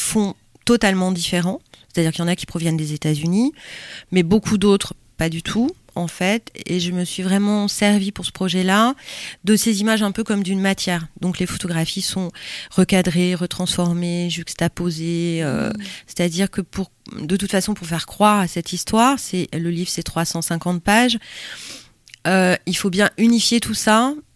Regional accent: Île-de-France, France; now in Sète, France; Alors, au départ de région parisienne, mais je vis à Sète depuis 3 ans

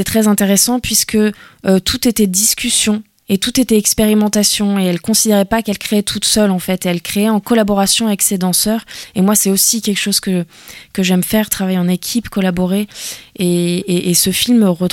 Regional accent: Île-de-France, France; parce que j'ai grandi en région parisienne, mais je suis originaire de la région de Saint-Malo.

